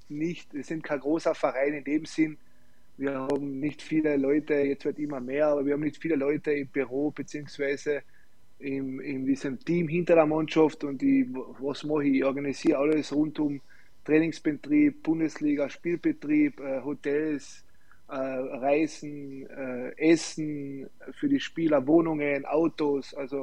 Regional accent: Klagenfurt, Carinthia, Austria; ich will in Klagenfurt sowieso in meiner Heimat bleiben

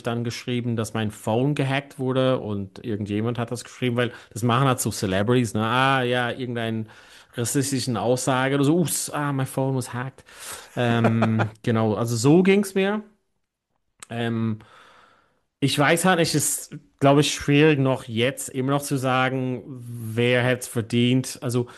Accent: Ireland; Auch als Ire, aber auch als Fan grundsätzlich.

